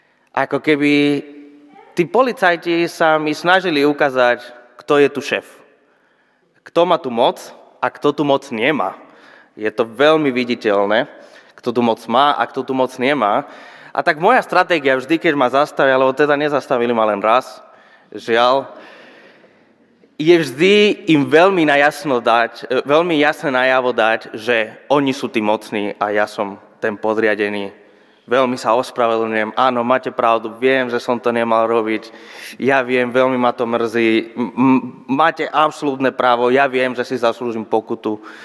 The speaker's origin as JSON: {"language": "Slovak", "country": "Spain", "second_language": "Slovak", "moved": "yes", "lives_now": "Slovakia", "said": "A pochádzam zo Španielska, inak to asi za tých 11 rokov, čo som na Slovensku"}